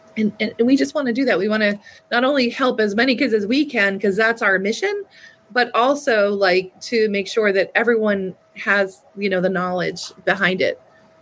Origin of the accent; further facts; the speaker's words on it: Northeast, United States; now in St. Louis, United States; I come from the Northeast, you know, where I spent most of my life and my career. And then I was in Chestertown, Maryland